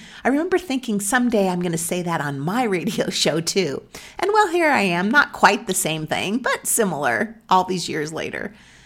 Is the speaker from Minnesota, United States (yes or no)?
no; Susanville, California, United States; now in Bozeman, United States; Well, I grew up in Susanville, California. It's a very small town in Northern California, and there was only one radio station.